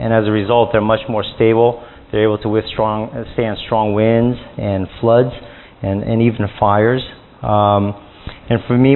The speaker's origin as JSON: {"language": "English", "town": "Hillsboro", "country": "United States", "tie": "born or raised there", "said": "I grew up in Hillsboro, and I attended this high school."}